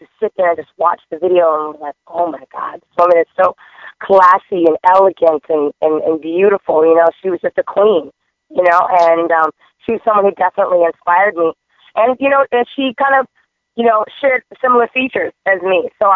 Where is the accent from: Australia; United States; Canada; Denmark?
United States; the South; now in Miami, United States; I'm originally from the South, so I bloom best when lightly toasted in the sun.